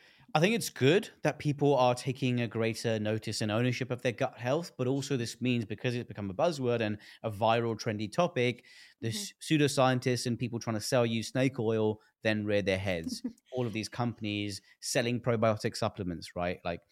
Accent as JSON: {"language": "English", "country": "India", "said": "you know, obviously my background is like, I'm obviously Indian. And when I was growing up, my mom would make all of these Indian foods at home."}